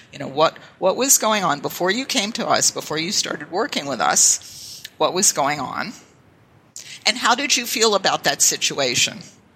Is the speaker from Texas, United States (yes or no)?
no; Pittsburgh, Pennsylvania, United States; Well, I grew up in Pittsburgh.